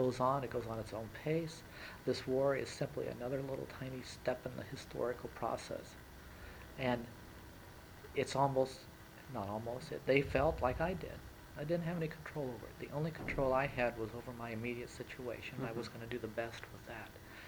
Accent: United States; I'm an American. I did what I felt was the best thing to do.

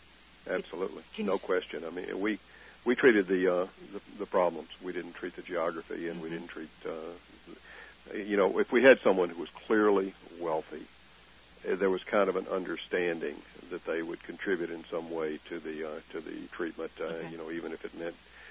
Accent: Lake Village, Arkansas, United States; accent: southern; Where are you from? And I said, I'm from Lake Village, Arkansas.

